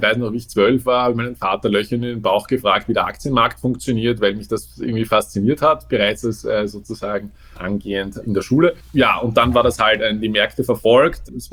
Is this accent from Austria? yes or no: yes; Vienna, Austria; ich wohne in Wien, bin auch ursprünglich aus dem Wiener Großraum, also sprich aus Ostösterreich geboren und aufgewachsen